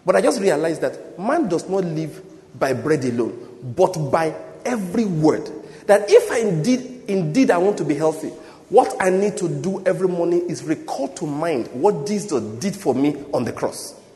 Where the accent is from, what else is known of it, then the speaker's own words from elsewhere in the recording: Nigeria; When I was born in Nigeria, then when I was young, when I was in secondary school, people used to say I look like a Ghanaian. I know what that means. It means I'm very fair.